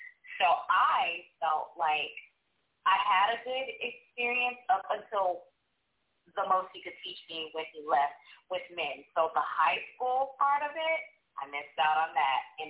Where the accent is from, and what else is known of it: Compton, California, United States; born there